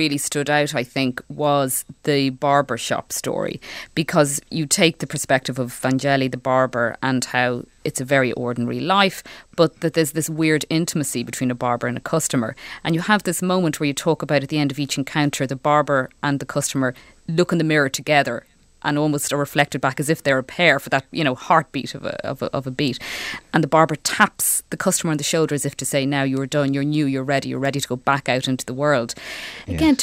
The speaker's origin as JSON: {"language": "English", "country": "Ireland", "said": "The sort of cliches we might have as Irish readers coming to this book about English people"}